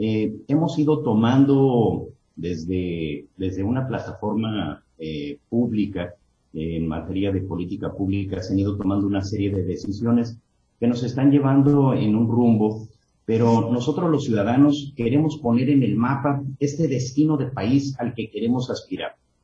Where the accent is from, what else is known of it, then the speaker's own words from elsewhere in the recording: Mexico; Necesitamos como mexicanos, como ciudadanos, exigirles a nuestros políticos